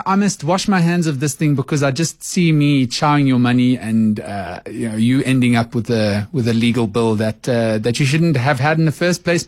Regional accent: Roodepoort, Gauteng, South Africa; … from my hometown of Roodepoort.

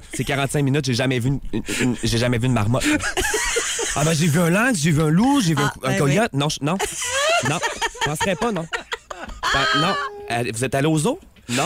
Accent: Trois-Rivières, Quebec, Canada; Moi, je viens de Trois-Rivières.

